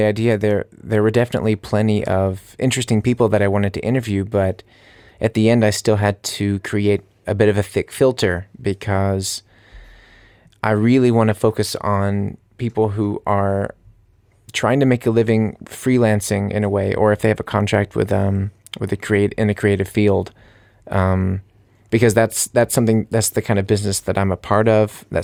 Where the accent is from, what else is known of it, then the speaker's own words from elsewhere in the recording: United States; now in Munich, Germany; I'm an American living here in Munich.